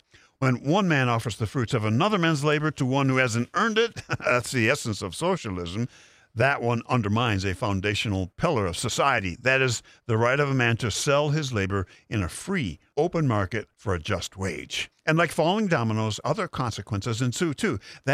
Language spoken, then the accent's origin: English; Grand Rapids, Michigan, United States; but from my family and neighbors growing up in Grand Rapids, Michigan.